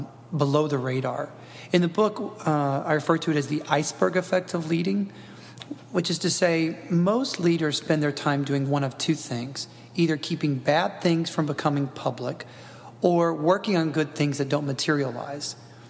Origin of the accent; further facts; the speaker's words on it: Jackson, Mississippi, United States; She started as a teacher at a prep school in my hometown of Jackson, Mississippi